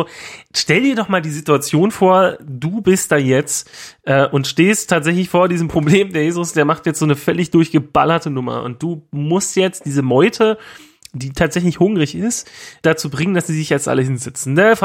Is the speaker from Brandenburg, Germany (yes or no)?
yes; Rathenow, Brandenburg, Germany; Also ich mag auch Rathenow. Mag ich? Ja, mag ich. Ist halt meine Heimat auch.